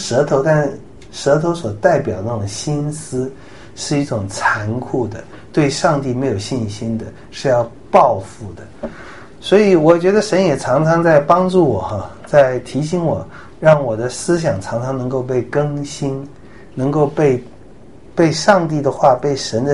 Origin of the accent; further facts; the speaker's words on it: China; 我们也像我们中国人说的